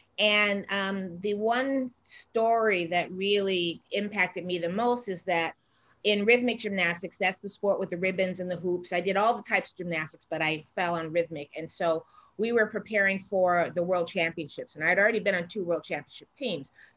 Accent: Detroit, Michigan, United States; But I grew up in Detroit, so I'm from Detroit, Michigan.

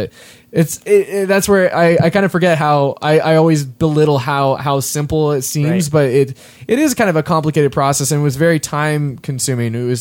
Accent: Oregon, United States; because I'm from Oregon

